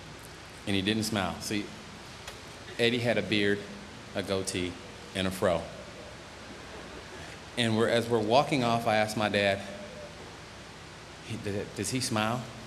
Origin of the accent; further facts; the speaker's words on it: Pennsylvania, United States; Winning a home run derby in Pittsburgh in my home state.